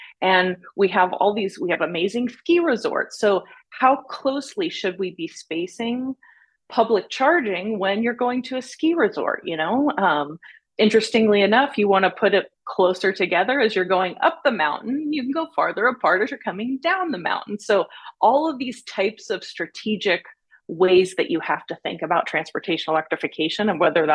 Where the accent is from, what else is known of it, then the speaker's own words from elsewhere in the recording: San Diego, California, United States; also born or lived in New York / Germany; Actually born in New York, but raised in San Diego. My dad was in the Air Force. We moved to Germany, but then back to San Diego.